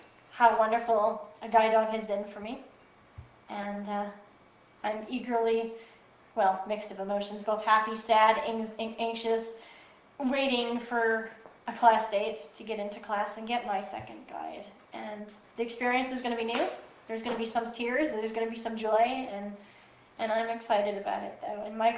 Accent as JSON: {"language": "English", "region": "Midwest", "country": "United States", "said": "You tell I'm from the Midwest, where the last place you want to be is outside."}